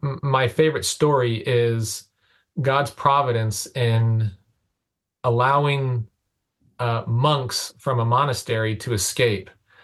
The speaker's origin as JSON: {"language": "English", "country": "United States", "said": "because I'm from America and people don't look at Christians like that."}